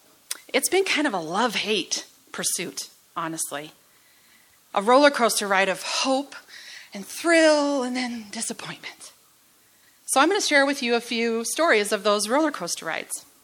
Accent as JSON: {"language": "English", "town": "Lolo", "region": "Montana", "country": "United States", "tie": "born or raised there", "said": "Growing up in Lolo, just a little bit south of here, we had a tall glass jar in our living room."}